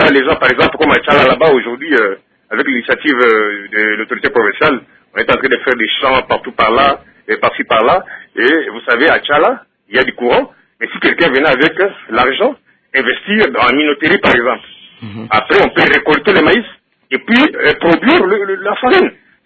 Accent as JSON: {"language": "French", "region": "Kasaï-Oriental", "country": "DR Congo", "said": "Comme si chez nous, au Kassai Oriental, par exemple, il y a des gens qui ont des millions de dollars"}